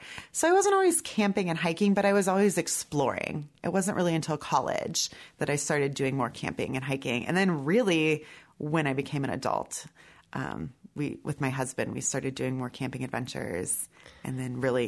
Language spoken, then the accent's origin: English; Wilton, Iowa, United States; Mostly my childhood, I grew up in rural Iowa. I grew up in Wilton, so eastern Iowa near Muscatine.